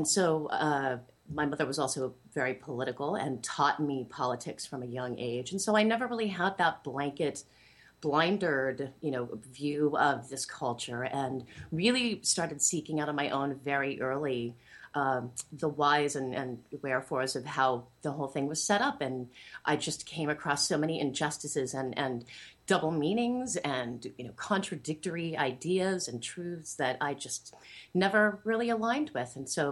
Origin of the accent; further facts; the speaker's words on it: Lincoln City, Oregon, United States; There is a tribe called the Siletz that is in my hometown of Lincoln City that I had very close contact with during those formative years as well.